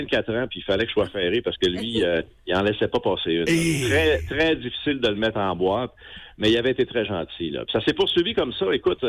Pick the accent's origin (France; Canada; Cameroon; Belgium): Canada; L'Ascension-de-Notre-Seigneur, Quebec; je suis natif de l'Ascension, mais dès que j'ai commencé à travailler à Alma, j'ai déménagé dans la ville.